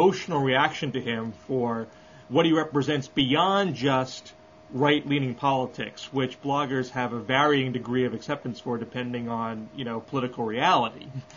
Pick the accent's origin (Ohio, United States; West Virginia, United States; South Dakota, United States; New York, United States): New York, United States; born there; I was born in New York, but I live in Western Massachusetts today.